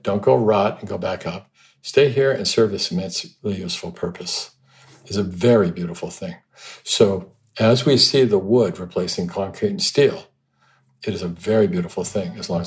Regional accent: Hong Kong; growing up in Hong Kong, you see all the trees, all the bamboo used as scaffolding.

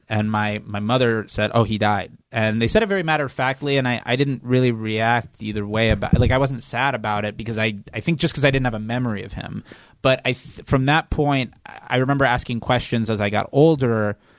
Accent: Fort Lauderdale, Florida, United States; Originally Fort Lauderdale, Florida.

